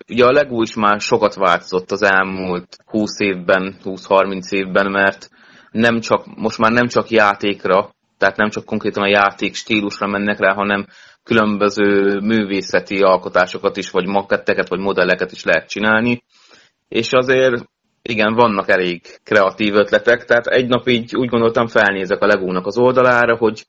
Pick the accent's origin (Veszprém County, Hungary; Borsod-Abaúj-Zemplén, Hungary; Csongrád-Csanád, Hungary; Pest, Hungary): Borsod-Abaúj-Zemplén, Hungary; Miskolc; ott nőttem föl, tehát én Miskolcba születtem, 19 éves koromig ott is éltem, és igazából a gyerekkorom az Miskolchoz kötődik.